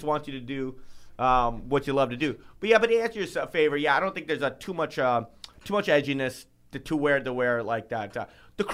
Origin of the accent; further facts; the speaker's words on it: Fremont, United States; my bi-monthly show in Fremont, which is my hometown, and I still bring the best – at Kirby's.